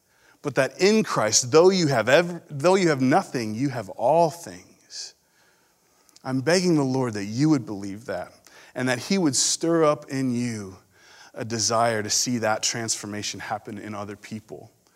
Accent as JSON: {"language": "English", "town": "Brighton", "region": "Michigan", "country": "United States", "tie": "born or raised there", "said": "And so we are convinced that there in my hometown of Brighton, Michigan, the harvest is plentiful, but the laborers are few."}